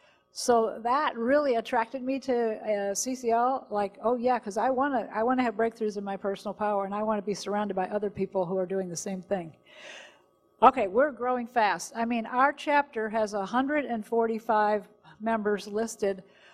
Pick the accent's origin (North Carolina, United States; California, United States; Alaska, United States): North Carolina, United States; Chapel Hill; from the Raleigh-Durham chapter, and I'm from Chapel Hill, North Carolina.